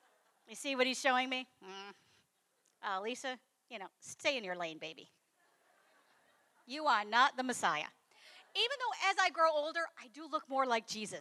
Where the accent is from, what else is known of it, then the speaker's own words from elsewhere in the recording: Detroit, Michigan, United States; I'm from Michigan, Detroit. Probably some of my uncles really do know where Jimmy Hoffa is.